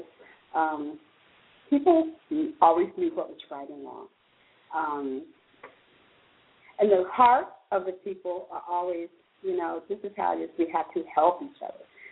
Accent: Alabama, United States; moved away as an adult; I moved away from Alabama soon after school and lived away and had my career. Most of my life has been outside of Alabama.

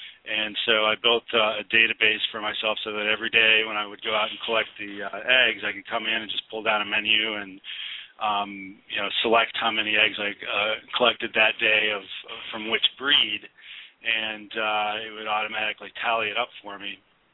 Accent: Detroit, Michigan, United States; moved away as an adult; now in Brooklyn, United States; I'm originally from Detroit, but then moved to New York City to go to graduate school, and that's where she and I met.

